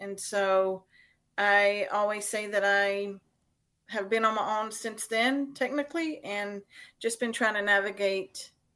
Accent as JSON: {"language": "English", "region": "North Carolina", "country": "United States", "tie": "born or raised there", "also_born_or_lived": "Spain", "said": "I was born in Spain, came to the States by a man who I thought was my father, dropped my siblings and I off in a small town in North Carolina, and then he disappeared."}